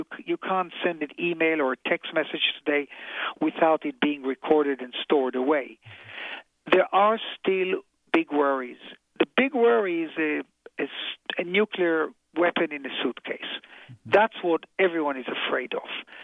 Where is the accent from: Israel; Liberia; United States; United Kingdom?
Israel; Tel Aviv, Tel Aviv District; I'm an Israeli, you know. I was born in Tel Aviv